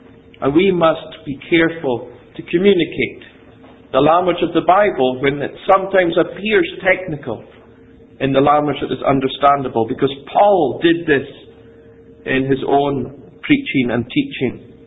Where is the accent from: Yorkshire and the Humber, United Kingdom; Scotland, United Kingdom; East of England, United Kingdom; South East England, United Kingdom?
Scotland, United Kingdom; Ferintosh; when I was growing up in Ferintosh in the Black Isle, just north of Inverness